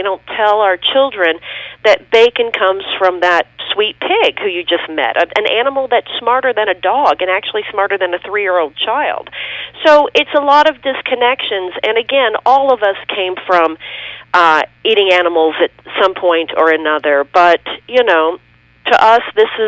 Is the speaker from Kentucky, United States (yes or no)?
yes; Louisville, Kentucky, United States; I grew up in Louisville, Kentucky